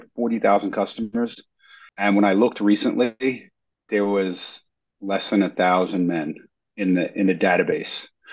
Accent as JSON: {"language": "English", "region": "New York", "country": "United States", "moved": "as an adult", "lives_now": "St. Augustine, United States", "said": "So, I live in St. Augustine, Florida. I've been here for about a year, and I'm from New York originally."}